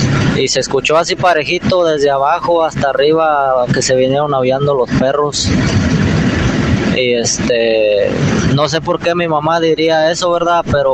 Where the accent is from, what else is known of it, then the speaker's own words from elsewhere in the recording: Acámbaro, Guanajuato, Mexico; Yo soy de Acámbaro, Guanajuato.